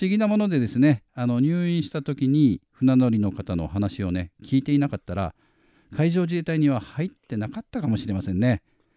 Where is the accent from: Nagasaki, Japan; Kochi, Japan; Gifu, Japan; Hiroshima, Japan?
Nagasaki, Japan; now in Okinawa, Japan; 出身はね、長崎県長崎市ですが、まあ、人生の半分以上を沖縄で過ごしているので、もううちなんちゅうですね。